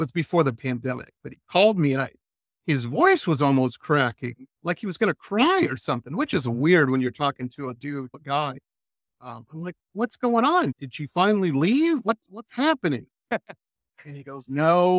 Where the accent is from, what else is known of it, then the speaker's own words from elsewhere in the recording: Detroit, Michigan, United States; But growing up, I grew up in Metro Detroit